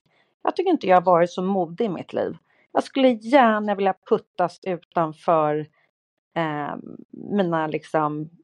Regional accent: Bromma, Stockholm County, Sweden; Men jag är uppväxt i Bromma. Jag har bott i Bromma liksom sedan jag föddes.

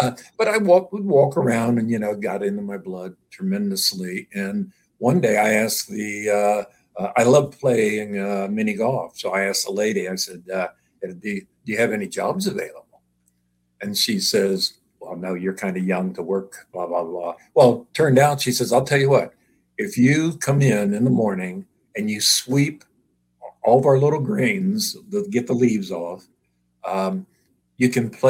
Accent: Buckeye Lake, Ohio, United States; I was born and raised on Buckeye Lake in Ohio, just east of Columbus. And we had a year-round home out there.

